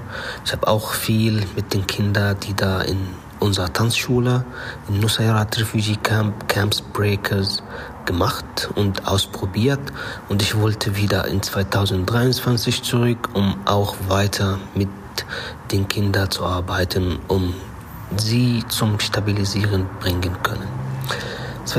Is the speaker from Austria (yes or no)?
no; Gaza Strip, Palestine; moved away; ich komme aus Palästina, aus Gazastreifen.